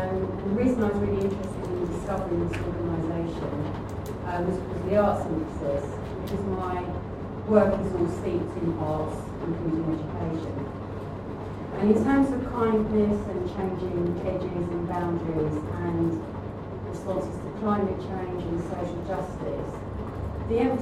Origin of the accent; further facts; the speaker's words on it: England, United Kingdom; I find it quite strange, as an English person in the Pyrenees, that I own this land that my fellow neighbours who are born there don't have